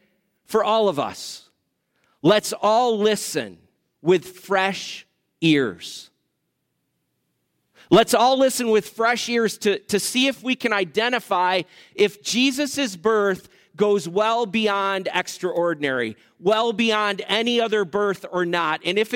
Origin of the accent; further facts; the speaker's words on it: Springville, United States; born there; I was born here in Springville, up at the hospital, which doesn't really happen anymore